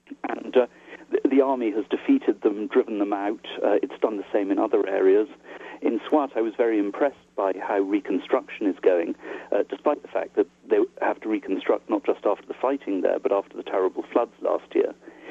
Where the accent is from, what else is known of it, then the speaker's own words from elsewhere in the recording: United Kingdom; As a Brit, I'm particularly sensitive to the threat in Pakistan